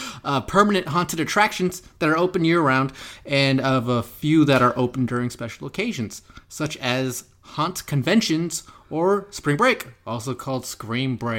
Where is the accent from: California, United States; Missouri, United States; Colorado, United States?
California, United States; Los Angeles; I'm from Los Angeles.